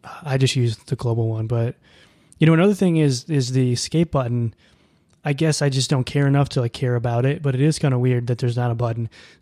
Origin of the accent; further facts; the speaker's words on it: Minnesota, United States; I mean, I grew up in Minnesota, right? I've never heard that term before.